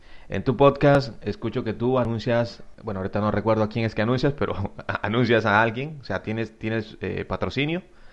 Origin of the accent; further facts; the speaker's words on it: Costa Rica; conozco aquí en mi país, en Costa Rica, hay uno que habla sobre el fútbol.